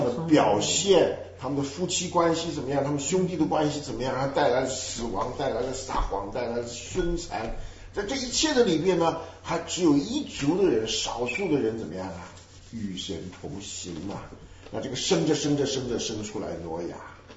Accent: China; 中国的历史是我们的历史，我觉得那个历史是我的，那个历史是我的来源。Therefore， 我是中国人。

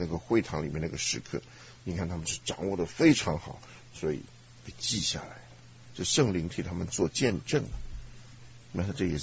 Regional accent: China; 他这个福音传的呢，真是我们中国人的话讲，掷地有声。

